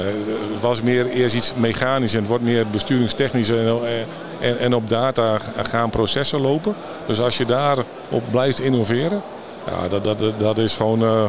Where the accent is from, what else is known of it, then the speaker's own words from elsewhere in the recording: Netherlands; Wij zijn Nederlanders.